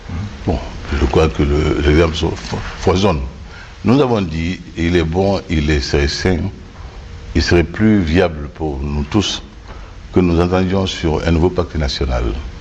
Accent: Mali; nos frères, les groupes armés, je l'appelle nos frères, nous sommes des Maliens.

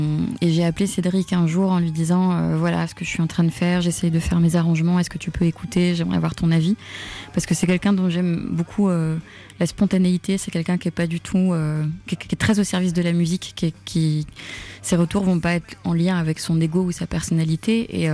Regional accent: Normandy, France; J'ai grandi en Normandie, dans un petit village avec des vaches, etc.

